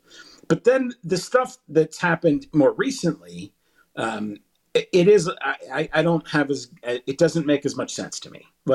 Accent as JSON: {"language": "English", "town": "Greensburg", "region": "Pennsylvania", "country": "United States", "tie": "born or raised there", "said": "I grew up in Greensburg, so like your channels, how well they came in depended on like where the signal was from."}